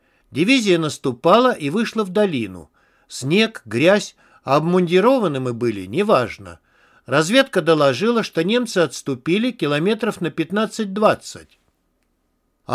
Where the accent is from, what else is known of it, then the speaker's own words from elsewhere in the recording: Goris, Syunik, Armenia; среди них был пожилой боец из моего родного города Гориса